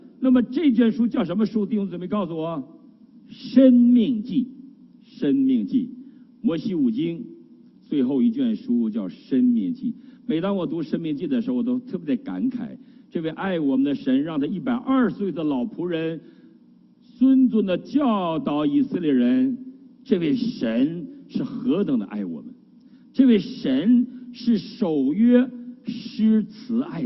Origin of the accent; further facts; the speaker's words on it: Heilongjiang, China; 我也想到我的家乡那块地，我们家原来在中国东北黑龙江省万奎县。我们叫吴井子啊，小名叫吴井子最早。那么吴井子我们家有一个屯叫浅水六啊，